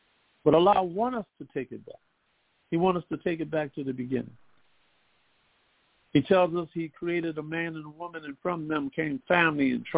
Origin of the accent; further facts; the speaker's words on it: Philadelphia, Pennsylvania, United States; if you was from Chicago, you was from a different tribe than I was from Philly.